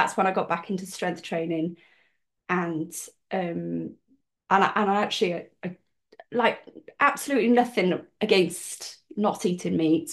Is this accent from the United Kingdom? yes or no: yes; Cardiff, Wales, United Kingdom; I'm from Cardiff, and I wanted to come home.